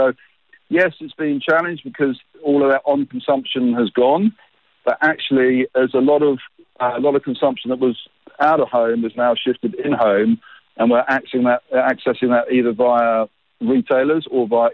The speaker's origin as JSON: {"language": "English", "country": "South Africa", "said": "we're South African, we're proudly South African"}